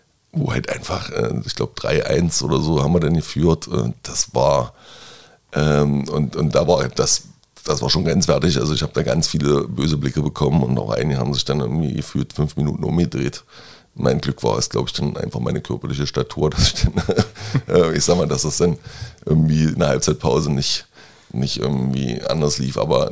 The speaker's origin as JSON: {"language": "German", "town": "Magdeburg", "region": "Saxony-Anhalt", "country": "Germany", "said": "ich war ja mal 2 Jahre weg. Und vorher, so als Magdeburger"}